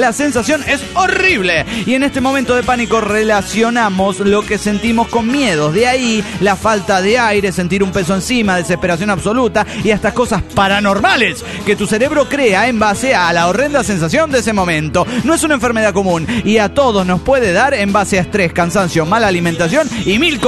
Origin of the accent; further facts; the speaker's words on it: Mexico; now in Ferrara, Italy; Bueno, sí, bueno, no soy italiana, digo, no hace falta, soy mexicana.